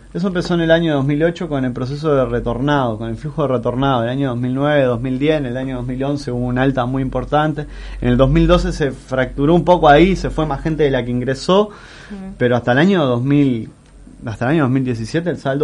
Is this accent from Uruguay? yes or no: yes; Uruguay; estamos algunos que somos de Uruguay.